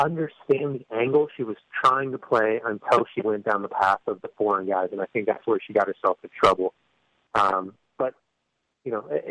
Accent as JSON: {"language": "English", "town": "Vancouver", "region": "British Columbia", "country": "Canada", "said": "hold on a second, I'm from Vancouver."}